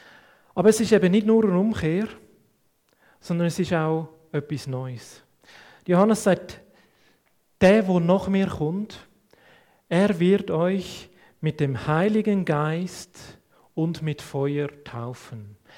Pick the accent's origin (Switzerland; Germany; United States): Switzerland; wo wir auch vergessen haben als Schweizer